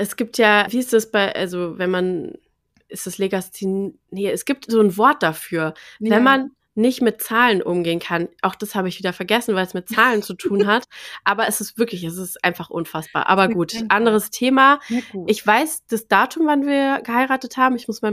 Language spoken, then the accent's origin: German; Frankfurt, Hesse, Germany; ich werde 37, lass es dir auf der Zunge zergehen. Ich komme aus Frankfurt, lebe in Frankfurt.